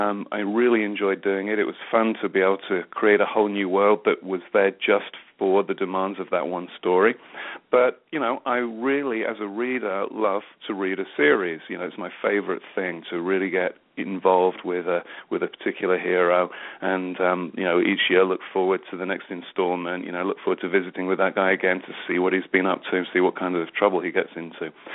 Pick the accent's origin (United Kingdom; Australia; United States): United Kingdom; Birmingham, West Midlands; Villa's been, a big love of mine ever since I was a tiny kid growing up in Birmingham, England.